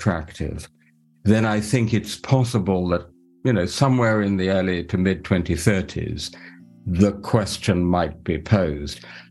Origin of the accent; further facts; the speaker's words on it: United Kingdom; as a Brit